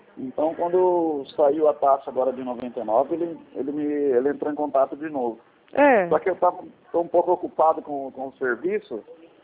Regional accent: Bauru, São Paulo, Brazil; eu sou de Bauru, né?

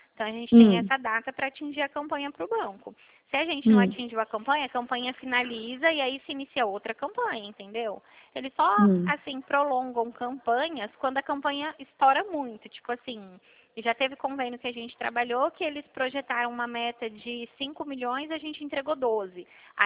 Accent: Dracena, São Paulo, Brazil; Eu sou de Dracena, interior de São Paulo.

